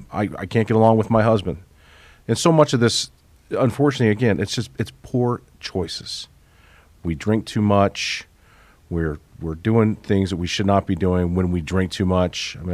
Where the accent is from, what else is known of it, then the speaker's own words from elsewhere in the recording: Denver, Colorado, United States; As a kid growing up in Denver, I had a very favorable view of police officers.